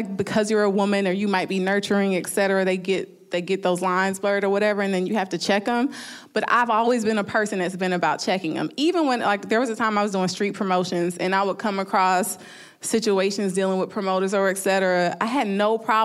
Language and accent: English; Southern United States, United States; I'm clearly Ethiopian American, but I grew up in the South, in, you know, all black neighborhood, et cetera.